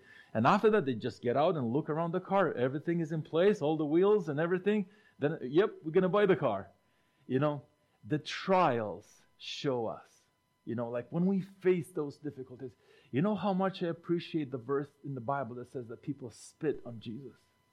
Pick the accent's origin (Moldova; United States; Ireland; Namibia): Moldova; You know, we grew up in Moldova, as you know. In the 90s, a lot of people from my country would travel to Germany and buy used cars and import them in Moldova.